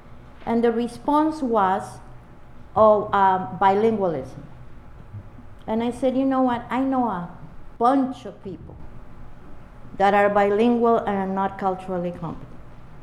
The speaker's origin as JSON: {"language": "English", "country": "Peru", "tie": "born or raised there", "also_born_or_lived": "Brazil / France / Morocco", "second_language": "English", "lives_now": "Beloit, United States", "said": "I was raised in Peru, born in Brazil, raised in Peru, went to France, went to Morocco. And then when I got married, I came to the United States to Beloit, Wisconsin."}